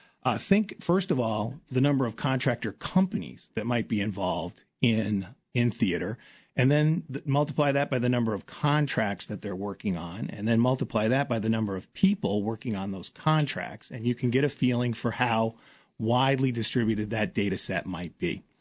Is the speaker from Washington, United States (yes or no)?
no; Massachusetts, United States; I'm from Massachusetts originally.